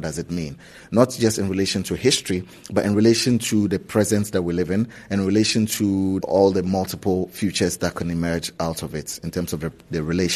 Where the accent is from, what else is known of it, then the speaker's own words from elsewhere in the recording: Accra, Greater Accra, Ghana; also born or lived in Tamale; I was born in Tamale in the late 80s, but I grew up in Accra.